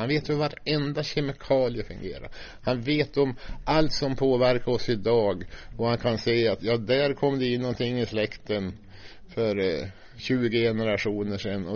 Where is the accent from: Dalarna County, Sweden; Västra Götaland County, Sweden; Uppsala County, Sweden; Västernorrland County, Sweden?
Västernorrland County, Sweden; Timrå; För när jag var frälst 1984, då var jag så glad att jag fick vara här i Örnsköldsvik. För jag visste att jag kommer från Timrå